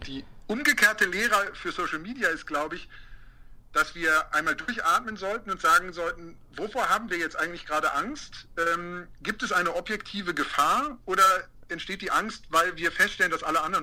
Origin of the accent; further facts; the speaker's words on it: Munich, Bavaria, Germany; Für mich als Münchner war der zentrale Unterschied die geografisch-räumliche Nähe